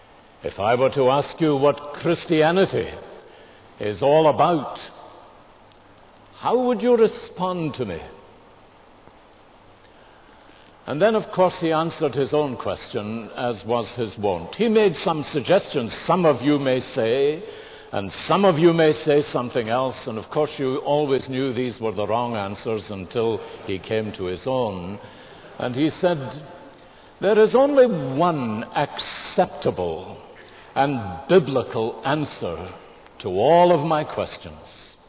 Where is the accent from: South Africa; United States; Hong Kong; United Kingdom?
United Kingdom; Scotland; make me feel really at home as a Scotsman with this kind of weather.